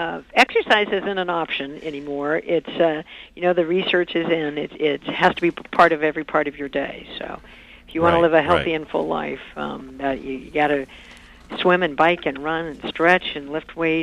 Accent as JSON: {"language": "English", "region": "California", "country": "United States", "said": "I'm from California, so we'd love to have everybody come."}